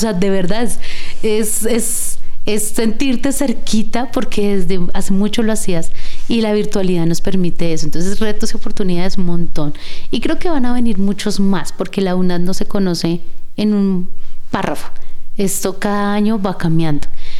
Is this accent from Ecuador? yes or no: no; Colombia; porque somos colombianos y los colombianos nos gusta el arte y la cultura.